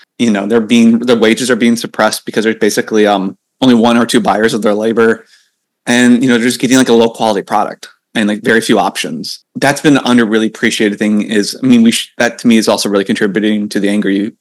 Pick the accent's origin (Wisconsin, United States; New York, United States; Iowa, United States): Iowa, United States; Cedar Rapids; I'm from Cedar Rapids. I'm a seventh-generation Iowan. It's like this weird thing Iowans do where they talk about how many generations they go back.